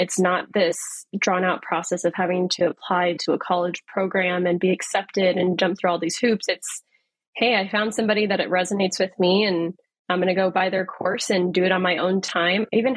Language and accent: English; Texas, United States; now in Boston, United States; I was from Texas and I stopped saying y'all when I moved to Boston.